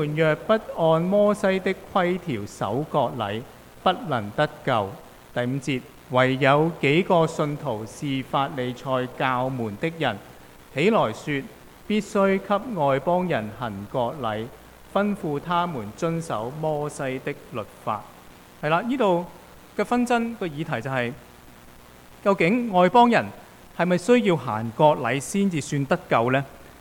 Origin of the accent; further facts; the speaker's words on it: Guangdong, China; 如果今日我哋廣東人習慣你去茶樓就食鳳爪，係咪？我哋由細食到大